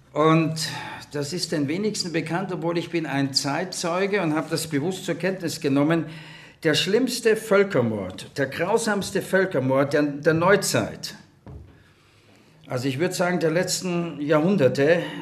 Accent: Vienna, Austria; accent: Viennese; also born or lived in Switzerland; now in Germany; Ich bin Wiener, die reden so breit, versteht ihr? Und habe versucht, mir diesen Wiener Dialekt auszugewinnen, aber... Ja, wie kam ich nach Deutschland? Seit 1982 bin ich in Deutschland, vorher war ich in der Schweiz

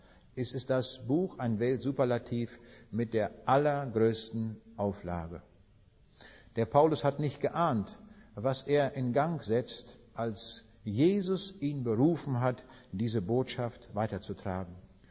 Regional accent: Königsberg, Kaliningrad Oblast, Russia; Ich habe das abends an den Leuten dort in Königsberg auch gesagt. Das war mal meine Heimat, es ist nicht mehr.

